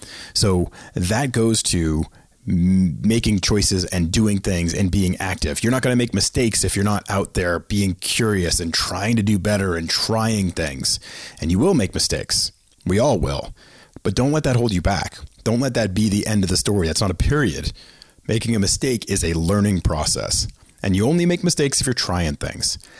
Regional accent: Boston, Massachusetts, United States; I have to admit, growing up in Boston and being a huge Red Sox fan

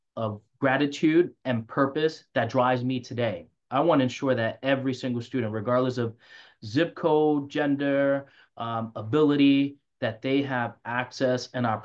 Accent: New York, United States; I grew up in the South Bronx, single parent household.

